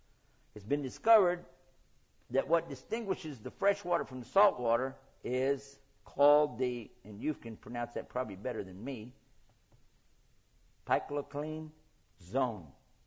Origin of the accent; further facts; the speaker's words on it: Texas, United States; I'm from Texas. Anyway. Hey, don't mess with Texas.